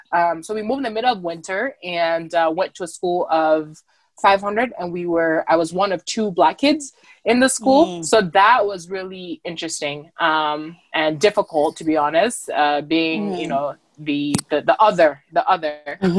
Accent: Cameroon; now in United States; So I was born and raised in Cameroon. My family is from the Anglophone side.

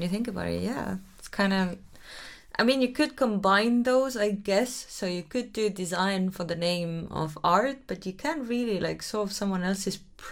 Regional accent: Tartu, Tartu County, Estonia; English is a second language; I'm 34 years old. I come from Tartu. Tartu is the second biggest city in Estonia.

